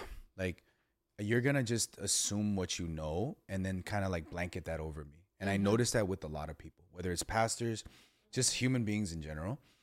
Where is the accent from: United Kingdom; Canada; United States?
United States; Los Angeles, California; I grew up in Ramona Gardens, Project Housing, east side of LA.